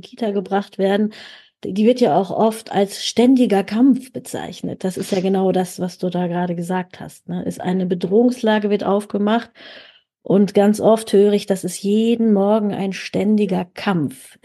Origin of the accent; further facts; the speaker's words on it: North Rhine-Westphalia, Germany; Aber bei uns in Westfalen hieß es